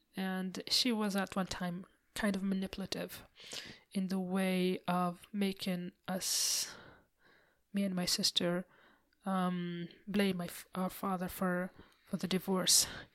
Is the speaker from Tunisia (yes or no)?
yes; Tunisia; a divorcee background in an Arab country. Though I have to say that things have changed in my home country of Tunisia